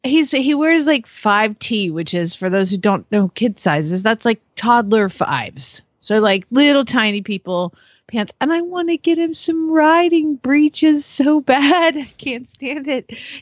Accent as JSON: {"language": "English", "town": "Phoenix", "region": "Arizona", "country": "United States", "said": "from Phoenix, Arizona"}